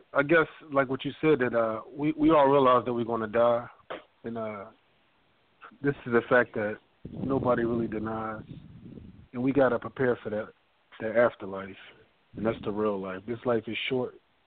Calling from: Winston-Salem, North Carolina, United States; I'm calling from Winston-Salem, Carolina.

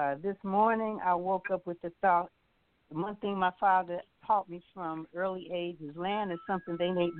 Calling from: Eolia, Missouri, United States; in Eolia, Missouri.

